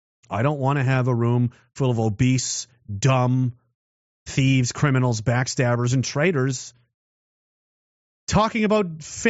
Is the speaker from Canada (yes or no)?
yes; Canada; I'm a Canadian. I'm a proud Canadian. I like being Canadian.